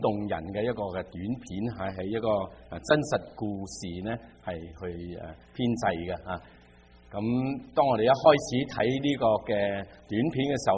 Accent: China

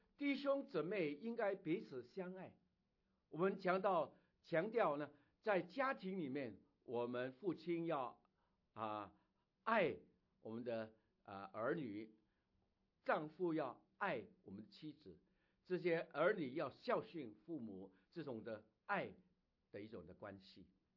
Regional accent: Hong Kong; moved away; 我们还是不是以前我们一般从香港来的人，我们香港人的教会呢？

